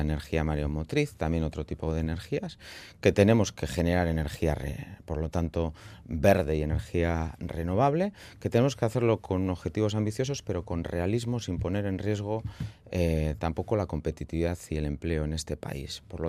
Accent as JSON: {"language": "Spanish", "town": "Santurtzi", "region": "Basque Country", "country": "Spain", "said": "yo soy de Santurtzi, de la margen izquierda"}